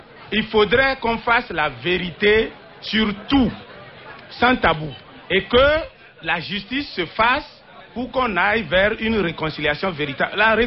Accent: Togo; Je suis moi-même togolais.

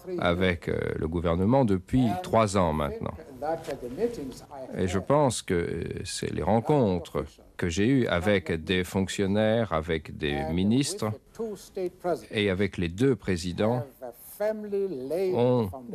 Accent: South Africa; Nous considérons que nous sommes tous des Sud-Africains.

